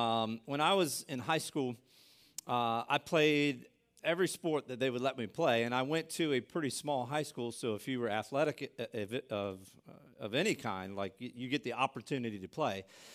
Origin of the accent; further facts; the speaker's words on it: Laurel, United States; Laurel, which is my hometown and in the high school I went to, Laurel is a juggernaut.